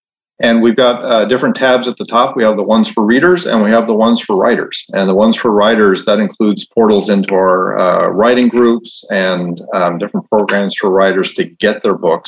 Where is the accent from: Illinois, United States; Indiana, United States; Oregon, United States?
Illinois, United States; I'm from Illinois, so I can talk about it.